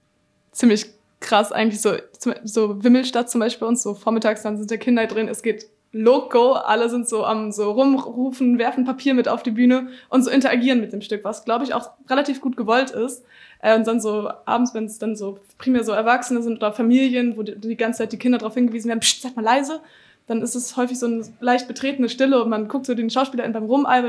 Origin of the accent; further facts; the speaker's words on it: Göttingen, Lower Saxony, Germany; das allererste Mal war ich in der Regentrude bei uns in Göttingen im Jungen Theater.